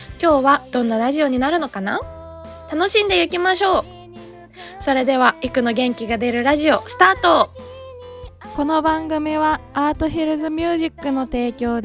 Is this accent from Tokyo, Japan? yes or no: no; Hokkaido, Japan; あの地元の北海道でライブやりたいなとか